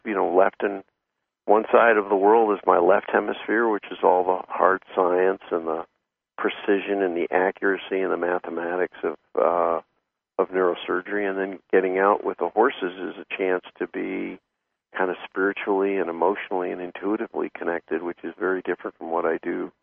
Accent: New York City, New York, United States; moved away; I grew up in New York City, so it's not exactly the best place to start, but I went away to camp and then eventually moved out west where I could raise horses and train horses.

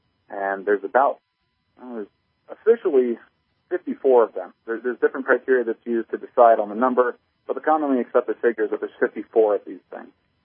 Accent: Virginia, United States; Spent my whole life growing up in the Northern Virginia area, and there's nothing remotely near what would be considered a mountain out in that area.

